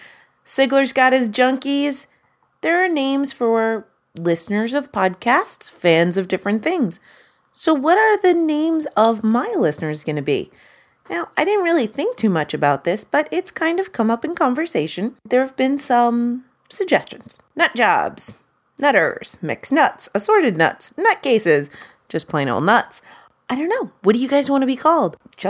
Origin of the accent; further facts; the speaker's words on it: United States; now in Canada; See, I'm an American. I live in Canada.